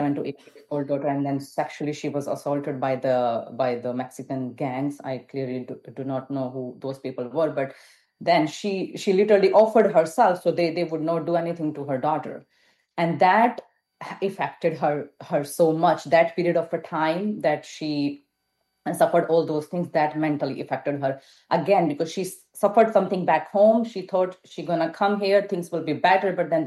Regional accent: India; Like, I'm from India and my parents' marriage was never registered, still not

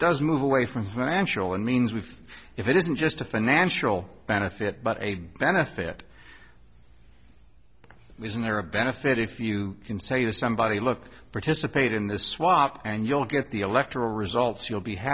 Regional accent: Chicago, Illinois, United States; I was raised in Chicago, so I know about that part.

